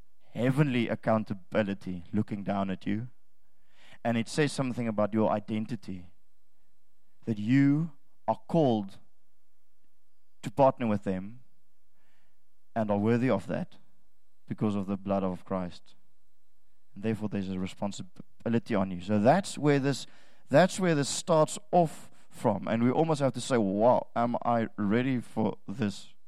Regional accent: India; accent: Indian; I end up in my Indian accent, which is more dominant in me.

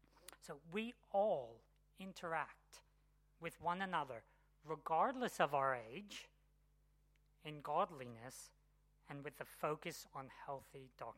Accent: Papua New Guinea; most of you know that I grew up in Papua New Guinea.

